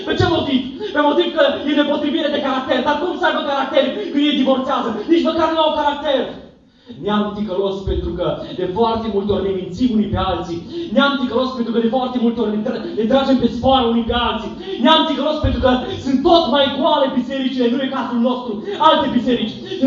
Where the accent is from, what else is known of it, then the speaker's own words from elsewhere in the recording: Romania; pentru că și eu sunt român.